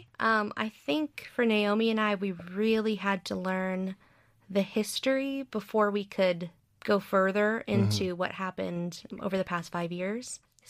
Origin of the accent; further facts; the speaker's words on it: Houston, Texas, United States; also born or lived in Austin / San Antonio; I was born and raised in Houston. I did leave for a little while for school and work, but I didn't go too far. Went to Austin and then San Antonio and then right back to Houston.